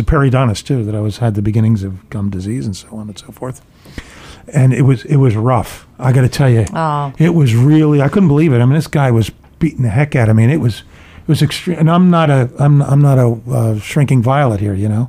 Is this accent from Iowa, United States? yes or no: no; Levittown, Pennsylvania, United States; when I was a kid growing up in Levittown, Pennsylvania, we only had one dentist, I think, there in town.